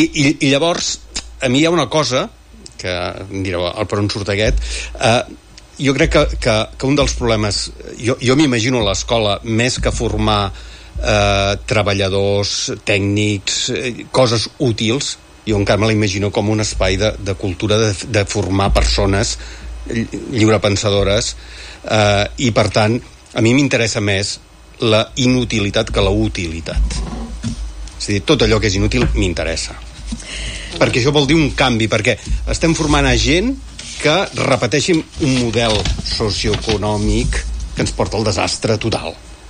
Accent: Sallent, Catalonia, Spain; jo soc de Sallent

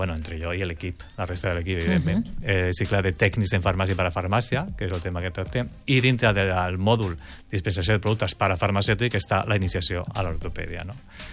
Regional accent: Sabadell, Catalonia, Spain; now in Rubí, Spain; I no som de Rubí. No, jo som de Sabadell.

